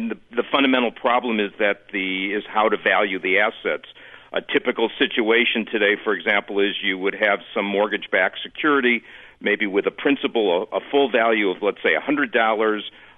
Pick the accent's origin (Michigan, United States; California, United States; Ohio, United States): California, United States; in my home state of California, where we had a lot of subprime lending and therefore a lot of foreclosures